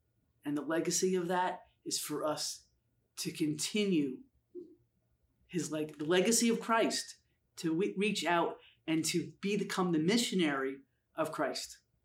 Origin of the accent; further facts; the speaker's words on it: New Jersey, United States; now in Pennsylvania, United States; Now, I grew up in New Jersey.